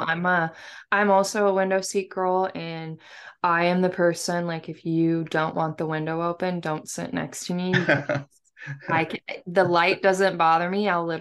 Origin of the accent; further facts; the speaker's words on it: West Coast, United States; I have to choose Alaska because I'm from the West Coast.